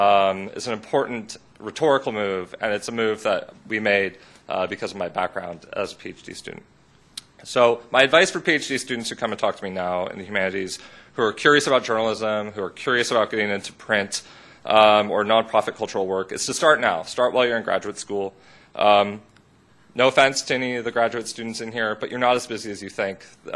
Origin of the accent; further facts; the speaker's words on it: United States; moved away as an adult; I'm an American originally, and my student visa was going to expire